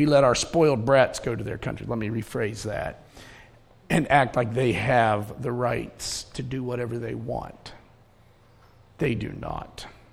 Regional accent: United States; I'm not an Israeli. I'm an American. I'm a Christian.

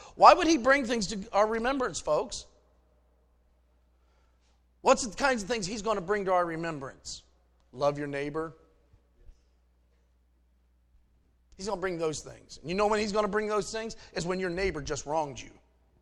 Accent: Ohio, United States; And I had another one, especially when he found out I was from Ohio.

